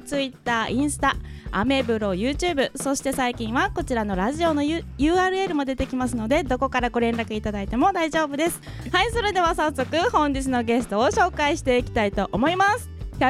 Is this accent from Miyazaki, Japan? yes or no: yes; Miyazaki, Japan; born there; 南国は宮崎生まれ、 … が送るポカポカチャンネル。